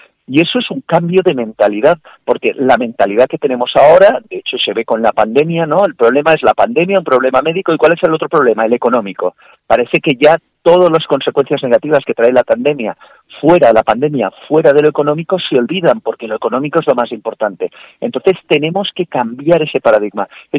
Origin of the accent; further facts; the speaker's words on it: Valencia, Valencian Community, Spain; yo soy de Valencia